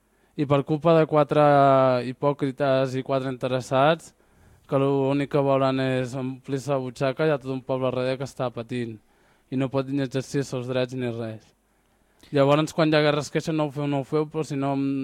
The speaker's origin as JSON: {"language": "Catalan", "town": "Berga", "region": "Catalonia", "country": "Spain", "tie": "born there", "said": "jo he estat de Gironella, vale, jo he nascut a Berga, o sigui que soc català com qui més, saps? I a part a Saharaui, llavors jo visc a Gironella"}